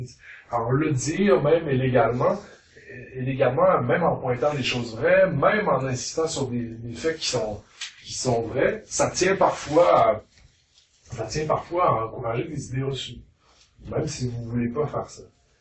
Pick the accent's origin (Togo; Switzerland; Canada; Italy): Canada; Quebec; on l'attrape assez bien à Montréal, puis dans les cantons de l'Est où je viens aussi